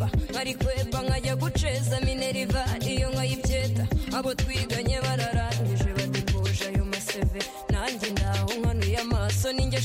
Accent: Rwanda; là d'où je viens, au Rwanda

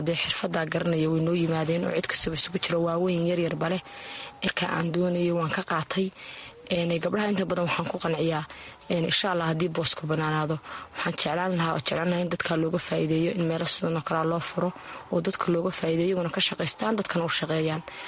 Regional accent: Sool, Somalia; arkay baahiyaha ka jira gobolka Sool, saasaan ugu talagalay inaan dadkayga uga faa'iideeyo, anaan ka faa'iideysto horumar ahaan aan gobolkayga ku soo kordhiyo

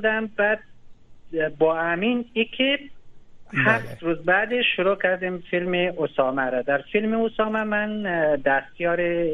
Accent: Afghanistan; now in Iran; من که به عنوان یک افغانی مهاجر اونجا بودم

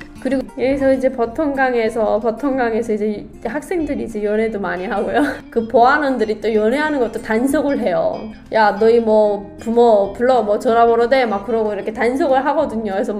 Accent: Pyongyang, North Korea; 제가 여기서 진짜 많이 다니면서 살았거든요. 아 진짜 눈물 난다 여기 보니까. 나의 고향.

